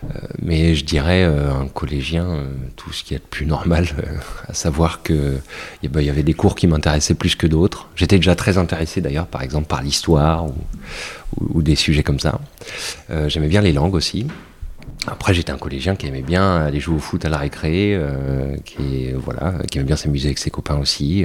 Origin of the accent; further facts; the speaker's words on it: Niort, Nouvelle-Aquitaine, France; Je suis né à Niort. J'y ai fait toute ma scolarité. Je suis parti pour les études. J'ai fait 5 ans à Bordeaux, 1 an à Paris, puis je suis revenu.